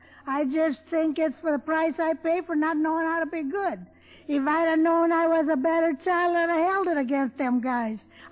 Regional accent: Blythe, California, United States; I am from Blythe, California. You all know where Blythe is, don't you?

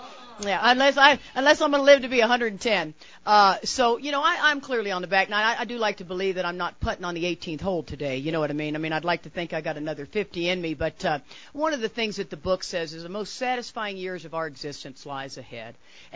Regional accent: Texas, United States; I am from Texas. My layer is a shirt and a bra.

